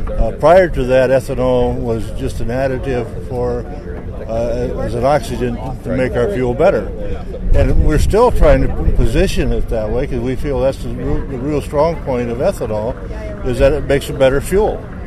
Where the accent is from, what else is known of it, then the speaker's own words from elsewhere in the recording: Anamosa, Iowa, United States; I'm from Anamosa, over by Cedar Rapids, and I farm in that area.